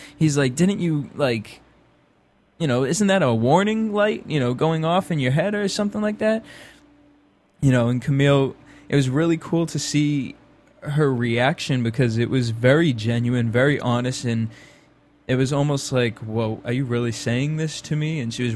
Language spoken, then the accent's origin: English; Cape Cod, Massachusetts, United States; you know, I'm from Cape Cod, so I've deal with lots of very wealthy people